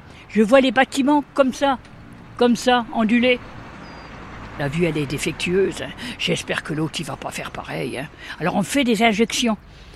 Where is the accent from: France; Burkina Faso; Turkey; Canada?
France; Grand Est; born there; Oui, alors je suis née dans la Haute-Marne. … c'est un nom répandu en Pologne.